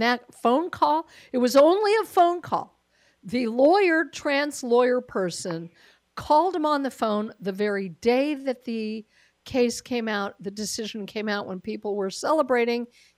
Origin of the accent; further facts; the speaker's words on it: Colorado, United States; sad Colorado, but true. It's my former home. That's my home state.